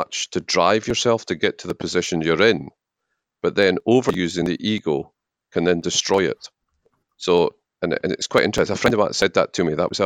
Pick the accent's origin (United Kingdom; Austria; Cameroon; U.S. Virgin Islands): United Kingdom; Scotland; It's the doing the international travel and the meeting the different cultures and being all the time being Scottish.